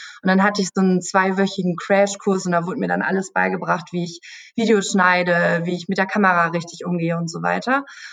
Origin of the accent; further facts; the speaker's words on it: Münster, North Rhine-Westphalia, Germany; Ich wohne ja in der Nähe, sage ich mal, von Dortmund, von dem Büro. Mhm. Also ich komme aus Münster, das ist so eine Stunde entfernt.